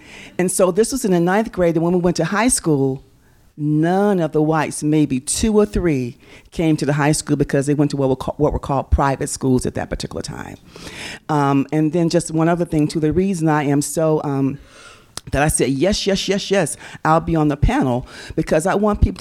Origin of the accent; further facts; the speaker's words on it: Nigeria; I'm from Nigeria. That's where my folks are from. And we're from the tribe Ison